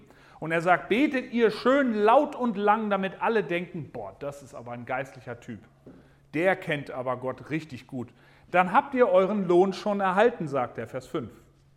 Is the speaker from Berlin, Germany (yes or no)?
yes; Berlin, Germany; Meine Frau Steffi und ich und unsere Kids, wir kommen aus Berlin, aus dem Risikogebiet.